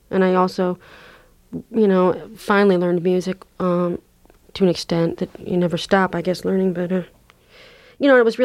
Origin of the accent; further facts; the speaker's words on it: Illinois, United States; also born or lived in Florida; I lived in Illinois when I was a kid, grown up in a rural area, and then I lived in Florida for a while, various cities. I came directly from Tallahassee